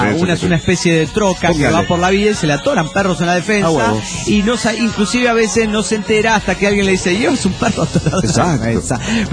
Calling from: Aguascalientes, Mexico; Hola, ¿qué tal? … de Aguascalientes.

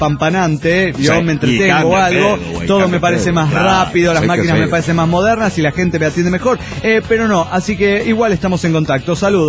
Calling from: Los Andes, Valparaíso, Chile; Soy la desmemoriada de los Andes, Chile, po.

